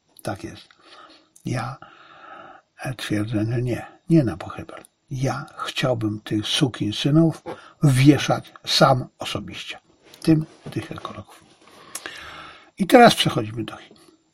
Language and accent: Polish; Zabrze, Silesian Voivodeship, Poland; jak to u mnie na Śląsku w Zabrzu mówiło się, na musiku.